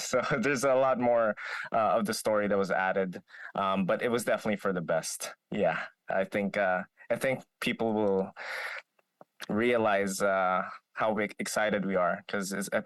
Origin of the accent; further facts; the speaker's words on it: Philippines; first language Tagalog; English is a second language; now in United States; Even though we're Filipino, living in the States, writing a piece that's about your culture and in your native language was so much harder than I thought.